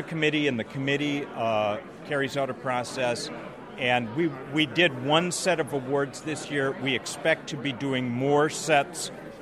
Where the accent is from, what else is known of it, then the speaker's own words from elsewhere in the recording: Chicago, Illinois, United States; We are both from the Chicago area, so we have the same accent.